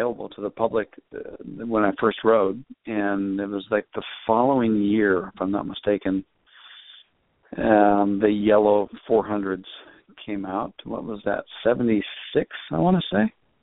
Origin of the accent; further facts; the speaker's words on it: Rio Linda, California, United States; I grew up in the Sacramento area in Rio Linda, and lived all around that area